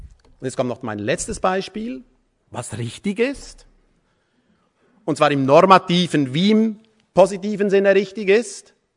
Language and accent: German; Switzerland; Nachdem Sie mich jetzt als Schweizer eine Stunde angehört haben, können Sie davon ausgehen, dass Schweizer und Deutsche mehr gemein haben als Trennendes.